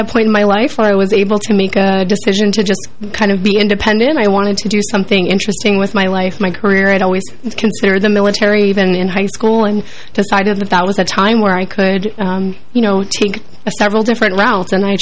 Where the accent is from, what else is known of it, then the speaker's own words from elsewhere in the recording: Palmyra, New Jersey, United States; I'm from South Jersey, from a little town called Palmyra.